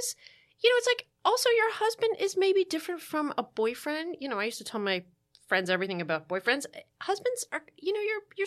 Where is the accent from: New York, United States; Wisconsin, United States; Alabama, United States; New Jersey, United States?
New Jersey, United States; I'm from New Jersey. There are many different variations of the word dick that you can use.